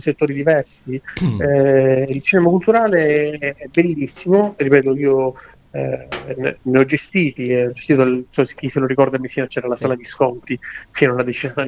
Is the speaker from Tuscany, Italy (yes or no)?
no; Messina, Sicily, Italy; Noi siamo di Messina, perciò farci l'autostrada